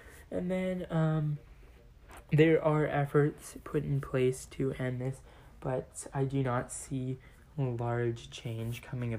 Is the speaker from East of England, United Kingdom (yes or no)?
no; London, United Kingdom; now in United States; I am British, of course, and I was born in East London, and I lived there a long time, and then I finally moved out to here just a few months ago